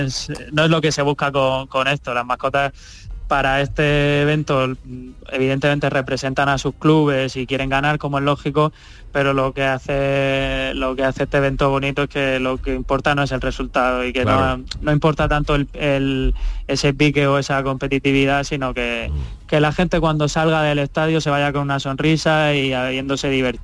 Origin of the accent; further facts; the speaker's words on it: Murcia, Region of Murcia, Spain; Yo soy de Murcia.